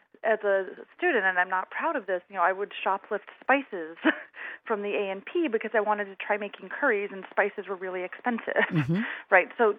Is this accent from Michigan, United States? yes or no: yes; Michigan, United States; So I grew up outside of Flint, Michigan, a little rural town